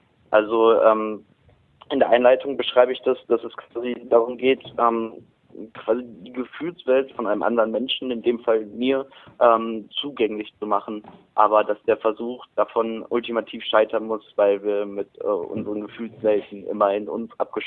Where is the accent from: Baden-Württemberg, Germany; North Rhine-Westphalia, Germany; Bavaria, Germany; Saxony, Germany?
North Rhine-Westphalia, Germany; Bochum; Ich komme aus Bochum. Bin auch gebürtig aus dem Ruhrgebiet.